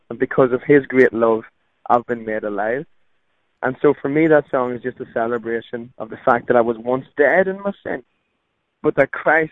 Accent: Ireland; Well, I grew up Roman Catholic in Ireland.

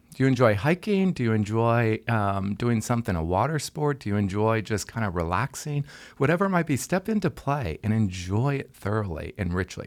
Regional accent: Michigan, United States; also born or lived in Chicago; Yeah, we lived there for 20 years in Chicago as a senior pastor of a multi-ethnic church. Before that, I grew up in Michigan.

